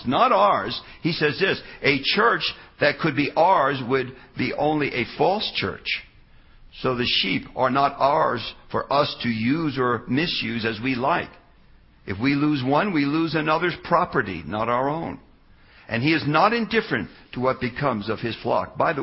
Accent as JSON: {"language": "English", "region": "New Jersey", "country": "United States", "moved": "as an adult", "lives_now": "Colorado, United States", "said": "I came to Colorado. If you had told me then I'd be 43 years here, I'd say, no. I was from New Jersey. I like the East Coast."}